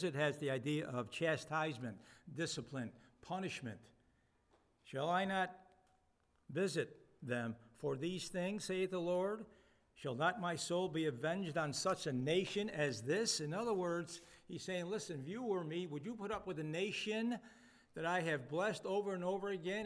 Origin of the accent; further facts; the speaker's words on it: United States; I want you to know that I am an American. I'm an American patriot. And I'm a veteran as well. I love America.